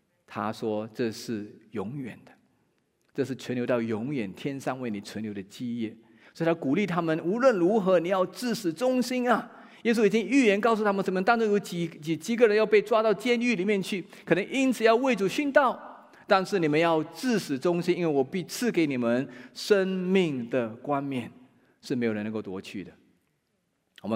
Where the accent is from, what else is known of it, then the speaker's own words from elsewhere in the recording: China; 我们中国人都很喜欢金嘛，特别是纯金哈，99%以上的纯金啊。